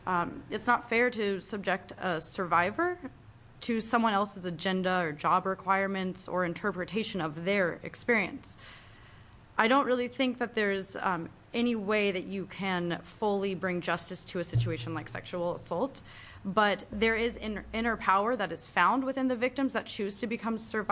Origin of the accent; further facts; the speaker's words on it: Eugene, Oregon, United States; I'm a student from Eugene, Oregon.